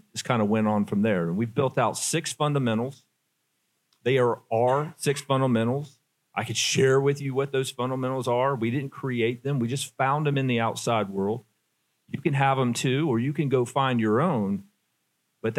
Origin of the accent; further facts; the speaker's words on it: the South, United States; I come from the South, and my mama, she was just a Southern lady.